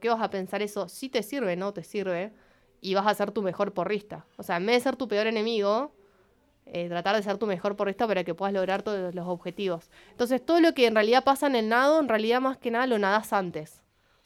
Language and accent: Spanish; Viedma, Río Negro, Argentina